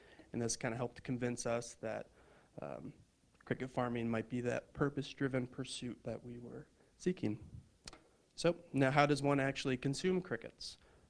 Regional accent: Vermont, United States; now in Ocala, United States; We were both born and raised in Vermont. I got my bachelor's of science from UVM, my master's up in Gainesville at UF.

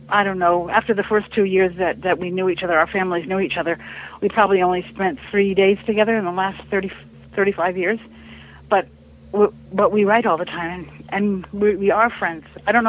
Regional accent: Oakland, California, United States; also born or lived in Berkeley / San Francisco; I grew up in Oakland and Berkeley and San Francisco

